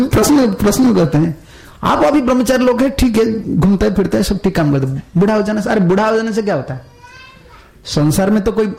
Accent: Odisha, India; मैं उड़िया आदमी हूं

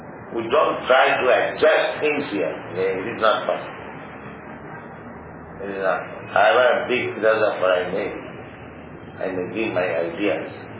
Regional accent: India; English is a second language; we are Indian, we are seen in India.

